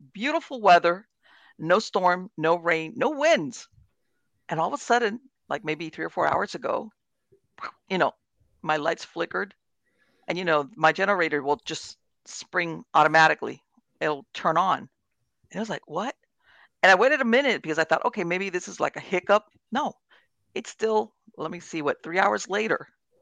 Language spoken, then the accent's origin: English; Florida, United States; And since I grew up in South Florida, I'm used to this stuff.